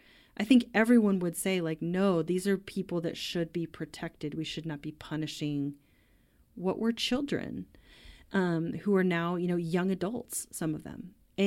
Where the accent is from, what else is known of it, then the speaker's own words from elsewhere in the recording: Utah, United States; one of which is here in my home state of Utah.